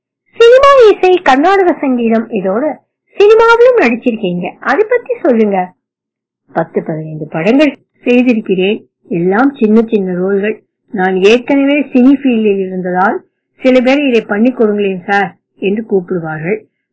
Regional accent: Madurai, Tamil Nadu, India; நான் மதுரையைச் சேர்ந்தவன். சின்ன வயதிலிருந்தே இஷ்ட தெய்வம் மீனாட்சி தான்.

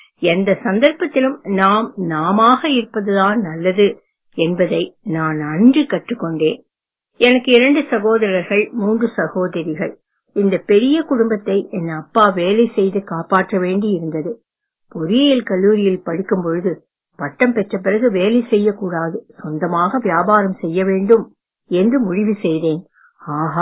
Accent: Sembanarkoil, Tamil Nadu, India; born there; also born or lived in Thanjavur; நான் என் அம்மா ஊராகிய செம்பனார் கோவிலில் பிறந்தேன்.

